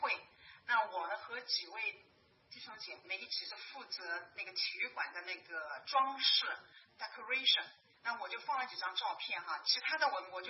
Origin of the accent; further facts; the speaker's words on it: China; moved away; 华人哈，尤其我们从大陆来的比较欠缺一点，这方面我们从小没有这个机会练习。